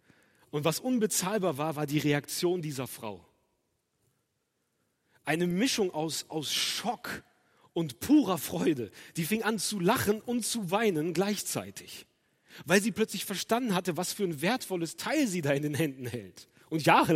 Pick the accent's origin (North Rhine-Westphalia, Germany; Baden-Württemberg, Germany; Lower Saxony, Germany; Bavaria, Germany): North Rhine-Westphalia, Germany; Soest; wohnhaft in Soest, deswegen ist mir das überhaupt aufgefallen, aus meiner Heimatstadt